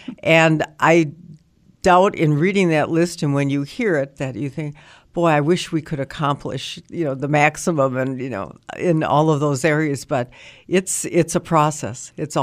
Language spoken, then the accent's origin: English; Superior, Wisconsin, United States; I was born and raised in Superior, yep.